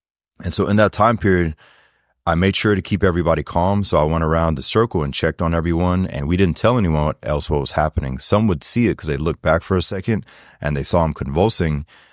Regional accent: Germany; now in Florida, United States; And as a child, I grew up in Germany, so I'm pretty used to the cold. But then my adult life, I've lived in Florida. So I'm a Floridian.

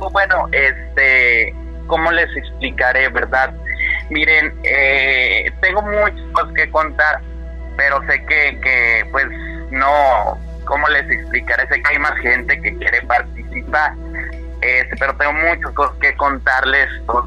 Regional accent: Coahuila, Mexico; Yo soy de Coahuila, soy la persona que trabajó aquí en Radio Fusora.

